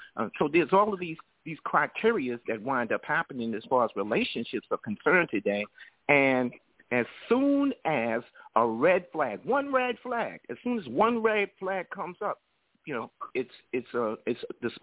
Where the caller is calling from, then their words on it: New York City, New York, United States; I'm calling from New York City.